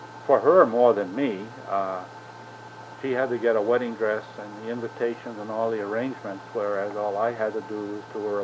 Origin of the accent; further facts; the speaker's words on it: Gardner, Massachusetts, United States; born there; I was born in Gardner, Massachusetts, August 1929.